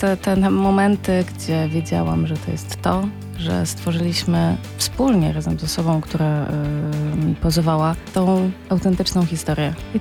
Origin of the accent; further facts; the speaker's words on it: Bydgoszcz, Kuyavian-Pomeranian Voivodeship, Poland; Pytając, skąd jestem, mówiłam, że z Bydgoszczy.